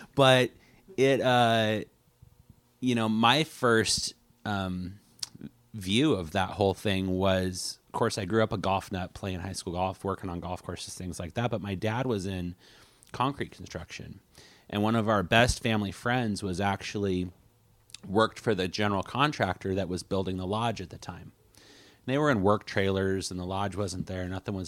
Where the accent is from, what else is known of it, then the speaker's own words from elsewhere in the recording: Coos Bay, Oregon, United States; Yeah, so I was born and raised in Coos Bay town. I mean, between Coos Bay and North Bend, I think it's like a total of about 30,000 people. So it's the largest town on the Oregon coast